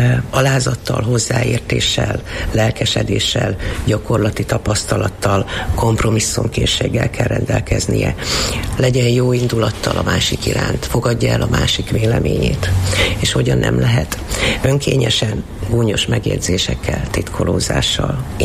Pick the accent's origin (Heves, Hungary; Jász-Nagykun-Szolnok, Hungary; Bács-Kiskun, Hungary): Heves, Hungary; Eger; Egri vagyok